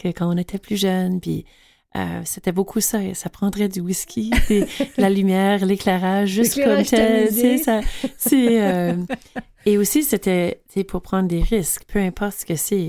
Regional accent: Saint-Boniface, Manitoba, Canada; born there; Saint-Boniface. C'est la région où je suis née, au Manitoba

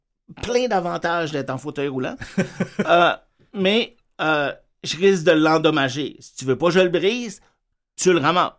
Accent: Canada; Je vous rappelle, je suis canadien.

